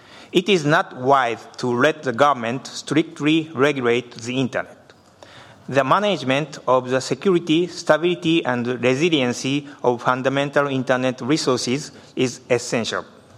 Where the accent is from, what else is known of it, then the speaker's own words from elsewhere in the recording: Japan; from Japan.